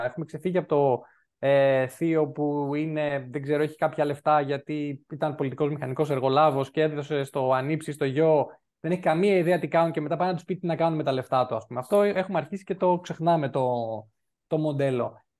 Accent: Patras, Western Greece, Greece; now in Athens, Greece; παρότι μεγάλωσα στην Πάτρα.

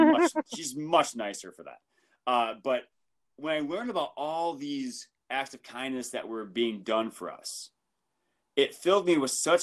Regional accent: Michigan, United States; my brother, who I grew up in Michigan, as did my brother, because they like to keep families together. He still lives in Michigan.

